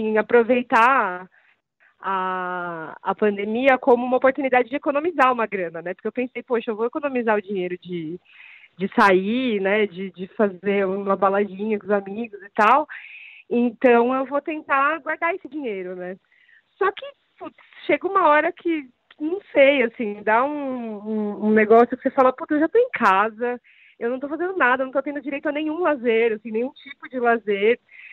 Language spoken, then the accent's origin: Portuguese; São Paulo, Brazil; Eu tenho 32 anos, sou de São Paulo